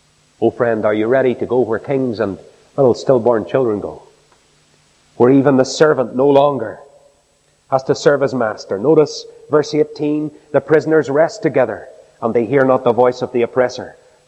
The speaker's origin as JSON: {"language": "English", "town": "Newcastle", "region": "Northern Ireland", "country": "United Kingdom", "tie": "born or raised there", "said": "I remember once going round a little cemetery in my hometown at Newcastle, a little cemetery called Tully Brannigan."}